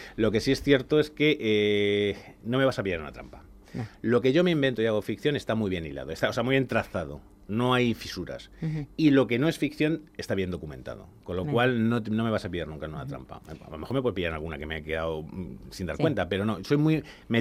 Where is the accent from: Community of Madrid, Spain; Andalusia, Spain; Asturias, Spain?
Community of Madrid, Spain; Madrid; yo soy madrileño por nacimiento y por devoción.